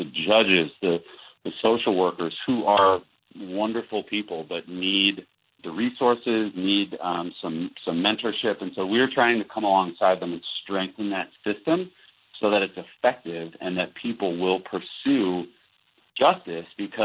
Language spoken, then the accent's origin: English; Edina, Minnesota, United States; I grew up here in Edina and going to Colonial Church.